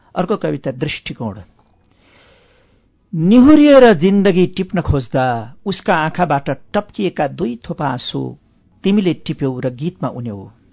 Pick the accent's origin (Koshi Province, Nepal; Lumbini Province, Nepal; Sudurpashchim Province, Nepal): Koshi Province, Nepal; Ilam; also born or lived in Manipur, India; मेरो बचपनका साथीहरू जस्तो इलाम रहँदैका गुरुहरू, मैले त भारतमा पढेँ, मणिपुरमा लामो समय उता बसेँ